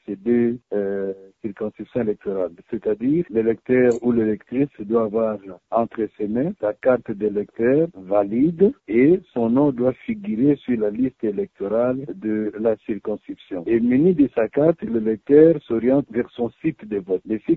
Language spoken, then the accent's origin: French; DR Congo; comme nous sommes chez nous au Congo, les gens préfèrent agir toujours à la dernière minute